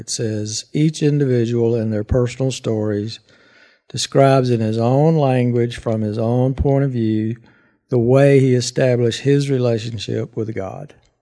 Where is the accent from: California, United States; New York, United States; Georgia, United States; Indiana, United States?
Georgia, United States; Columbus; born there; So here we go. I was born in Columbus, Georgia.